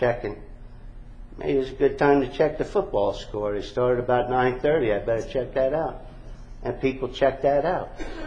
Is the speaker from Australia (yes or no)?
no; New York, United States; And I'm from New York. I don't know if you could tell.